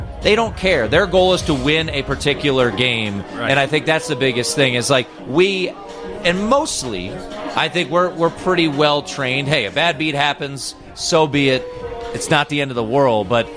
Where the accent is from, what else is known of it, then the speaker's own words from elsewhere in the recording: Washington, District of Columbia, United States; then I worked in local radio in the Washington, D.C. area, my hometown